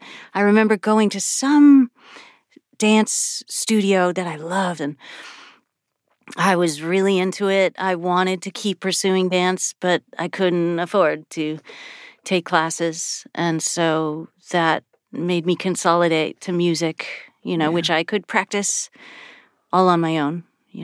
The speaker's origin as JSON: {"language": "English", "town": "Buffalo", "region": "New York", "country": "United States", "tie": "born or raised there", "moved": "as an adult", "said": "Oh, Buffalo. I came from Buffalo."}